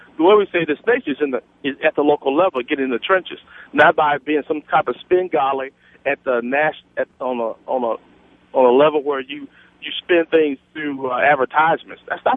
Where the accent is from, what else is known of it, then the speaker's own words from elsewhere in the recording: Alabama, United States; When I grew up in Alabama, I thought George Wallace was a Republican.